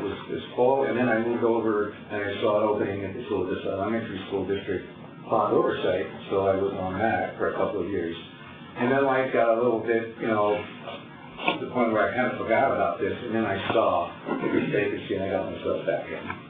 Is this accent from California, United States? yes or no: yes; San Diego, California, United States; where I was born and raised in San Diego, went to Crawford High School.